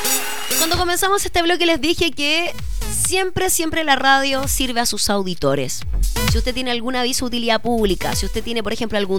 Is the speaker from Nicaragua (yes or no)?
no; Chile; Que somos creativos los chilenos.